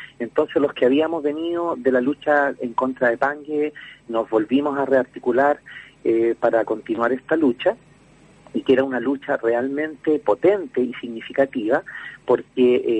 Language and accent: Spanish; Santiago, Santiago Metropolitan, Chile; yo soy de Santiago